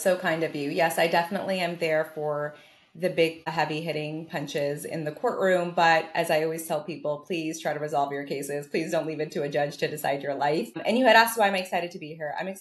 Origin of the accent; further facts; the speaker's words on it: New York, United States; now in Texas, United States; I'm from New York. I always start with that. I moved to Texas 3 years ago.